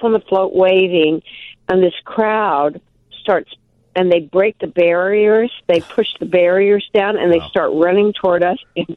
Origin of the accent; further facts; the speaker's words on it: Milwaukee, Wisconsin, United States; But we're from Milwaukee.